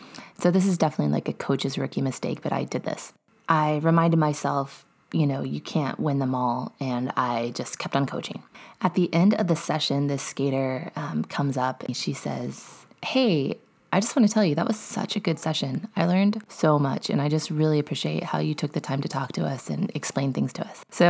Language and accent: English; Texas, United States; And yes, I am a Texan.